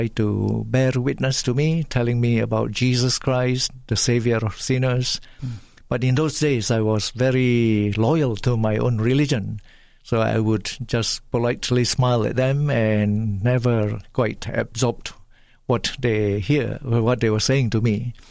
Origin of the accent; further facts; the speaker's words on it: Malaysia; growing up in Malaysia, we also get exposed to the Indians and the Hinduism.